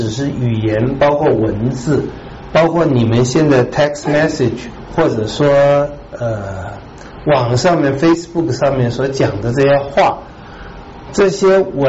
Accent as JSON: {"language": "Chinese", "country": "China", "said": "这个鲨鱼、老虎、大象、犀牛都被我们中国人制服了，要吃它就吃它"}